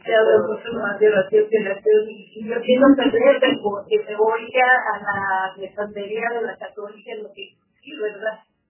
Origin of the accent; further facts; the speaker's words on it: Torreón, Coahuila, Mexico; y vengo de Torreón, Coahuila.